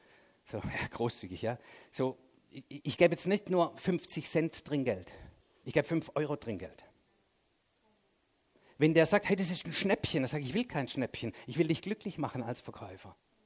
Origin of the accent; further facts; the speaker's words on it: Baden-Württemberg, Germany; Also ich bin Schwabe.